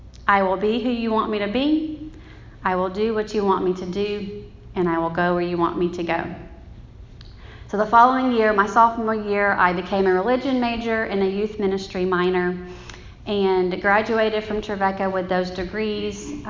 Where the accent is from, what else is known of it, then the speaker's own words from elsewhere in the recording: Selma, Alabama, United States; I grew up in Selma, Alabama. You probably have heard of it. There's a lot of history there. I grew up there, was born and raised in a small Nazarene church.